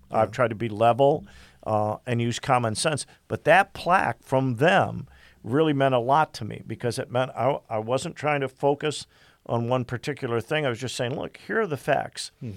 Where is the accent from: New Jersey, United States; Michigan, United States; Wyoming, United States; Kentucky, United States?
Michigan, United States; Detroit; now in Toledo, United States; I grew up in Detroit. We referred to them as the projects.